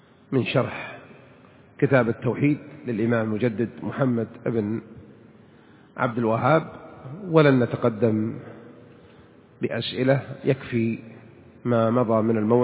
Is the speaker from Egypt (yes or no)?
no; Saudi Arabia; قبل 80-90 سنة ما كان عندنا في المملكة العربية السعودية مصابيح، كان عندنا الفوانيس